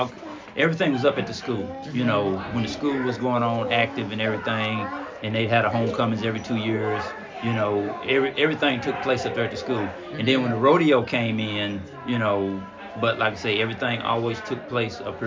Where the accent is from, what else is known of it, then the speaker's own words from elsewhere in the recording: Tallahassee, Florida, United States; I'm from Tallahassee, graduated in 85, mm-hmm. and born and raised here, went to school here all pretty much my whole life.